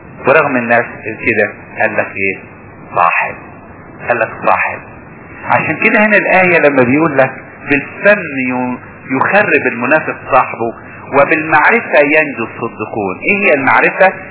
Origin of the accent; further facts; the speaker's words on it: Upper Egypt, Egypt; عندنا في الصعيد